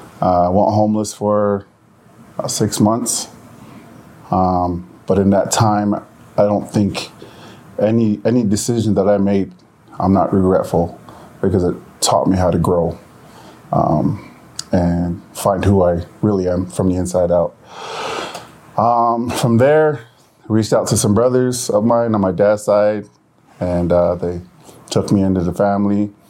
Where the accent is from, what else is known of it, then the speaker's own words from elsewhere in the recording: Wyoming, United States; now in Utah, United States; I am originally from the Wind River Reservation in Wyoming. I'm half Native American, half Tongan. My tribe is Ogallala Lakota Sioux tribe. And I moved here to Utah, 2005.